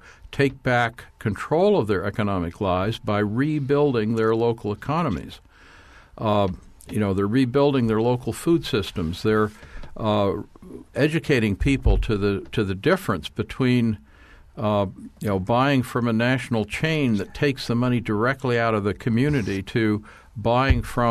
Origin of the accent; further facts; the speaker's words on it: Washington, United States; I mean, I come from Washington State, and one of our leading state legislators, is drafting a bill proposing the creation of a Washington State Bank